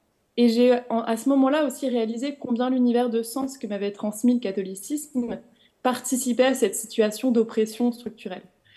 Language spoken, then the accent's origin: French; Versailles, Île-de-France, France; J'ai grandi dans une famille binationale franco-hongroise. Donc ma mère est arrivée à 25 ans en France ne parlant pas le français, mais j'ai grandi à Versailles. Donc j'ai vu un catholicisme assez conservateur